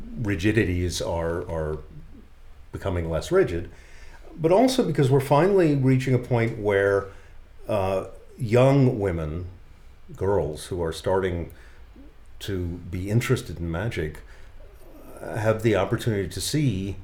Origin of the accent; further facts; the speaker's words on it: Massachusetts, United States; also born or lived in Ithaca, New York; I grew up in the Boston area.